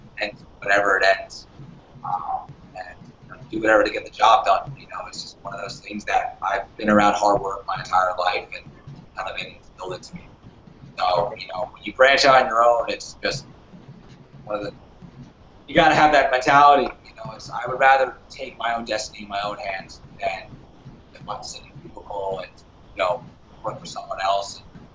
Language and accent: English; New York, United States; You know, I grew up in New York, and, you know, in New York, you suits constantly